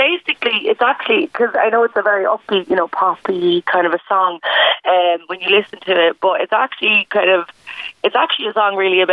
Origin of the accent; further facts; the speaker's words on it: Waterford, County Waterford, Ireland; So right in the city centre, basically, of Waterford.